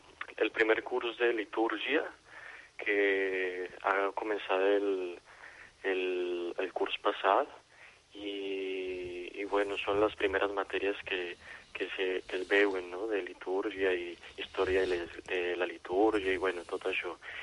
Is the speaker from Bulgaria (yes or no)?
no; Colombia; Catalan is a second language; now in Spain; Jo soc colombià.